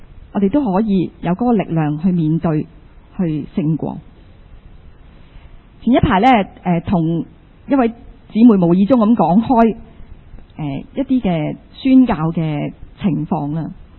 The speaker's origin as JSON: {"language": "Cantonese", "country": "Hong Kong", "said": "我们作为一个香港人或者作为一个中国人，"}